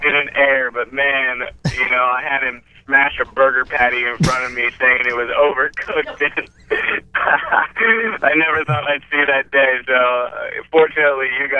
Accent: Fort Myers, Florida, United States; moved away as an adult; also born or lived in Denver; now in Los Angeles, United States; So I was born in Fort Myers, Florida, but I grew up from 9 to 14 in Denver and then moved back to Florida. And then when I was old enough, 2006, I moved to Los Angeles.

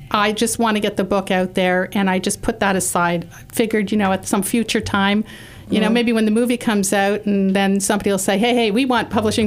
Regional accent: Canada; because I'm Canadian

